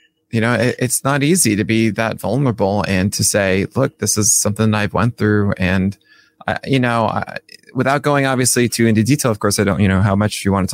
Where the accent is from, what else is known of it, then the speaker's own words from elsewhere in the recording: Arizona, United States; we see each other a lot in Arizona, but there's a more freedom, I think, to it. When it's also my hometown